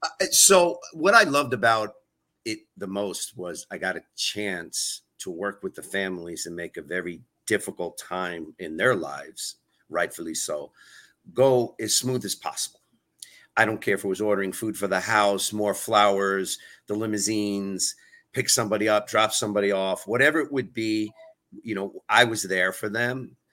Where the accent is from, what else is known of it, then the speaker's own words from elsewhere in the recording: New York, United States; Growing up in New York as an actor later on in life